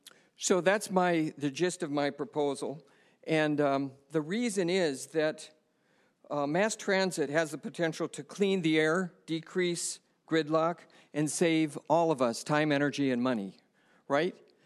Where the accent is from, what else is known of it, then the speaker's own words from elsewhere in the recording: Chula Vista, California, United States; I'm from Chula Vista.